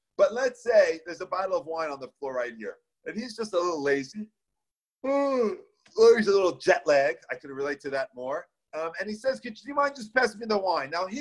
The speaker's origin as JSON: {"language": "English", "country": "United States", "tie": "born or raised there", "also_born_or_lived": "Israel", "said": "Everybody asks me where I'm from, I say Eretz Yisrael. They ask me where I grew up, I say I grew up in America."}